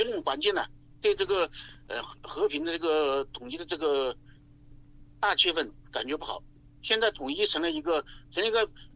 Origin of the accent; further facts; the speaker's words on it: Hunan, China; 我简单介绍一下吧，我是湖南人，大陆人